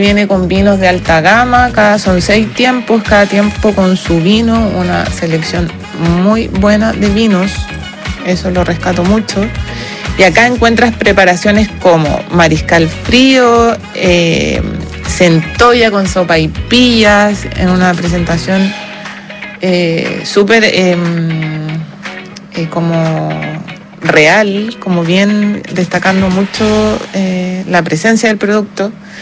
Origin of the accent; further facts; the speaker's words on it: Santiago, Santiago Metropolitan, Chile; born there; En el barrio de Bellavista